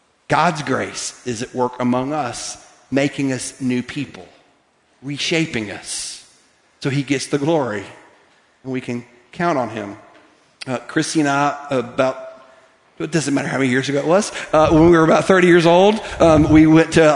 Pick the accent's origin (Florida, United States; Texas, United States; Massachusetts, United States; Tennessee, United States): Tennessee, United States; Lookout Mountain; I grew up on Lookout Mountain on the West Brow, and a lot of times people jumped off of Sunset Rock on their hang gliders